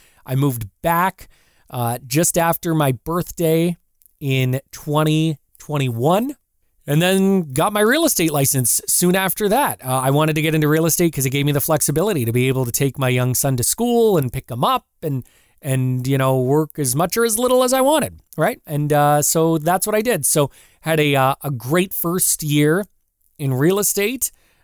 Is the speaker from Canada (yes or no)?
yes; Windsor, Ontario, Canada; So born and raised in Windsor. Lived here pretty much my entire life